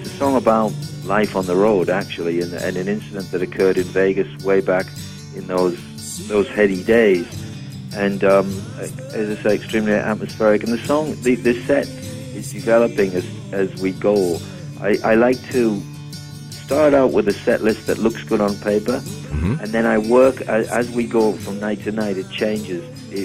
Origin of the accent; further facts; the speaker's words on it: Teesside, North East England, United Kingdom; My hometown, Teesside University, they offered me a doctorate